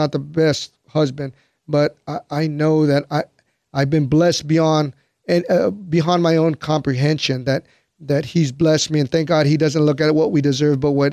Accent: National City, California, United States; I'm going to run for the district I grew up in. I grew up in National City.

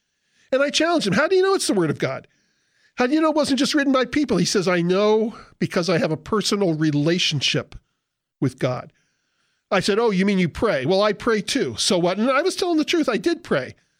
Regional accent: United States; Growing up in America as a Jew with mostly Gentile friends, I'd been exposed to Christian terminology all my life.

